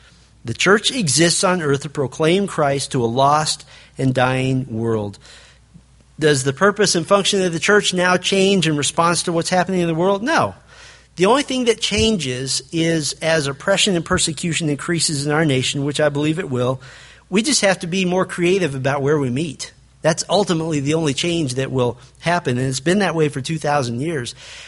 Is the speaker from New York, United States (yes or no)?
no; Springfield, Missouri, United States; born there; I was born in Springfield, Missouri. It is the heart of the Midwest. It's a beautiful area with caves all over the place, just north of one of the most beautiful areas of the Ozarks.